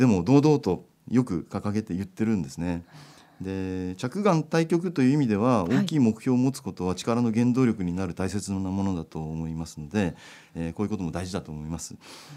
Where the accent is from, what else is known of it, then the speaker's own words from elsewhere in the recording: Gunma, Japan; この地元群馬県を大いに盛り上げていきたいな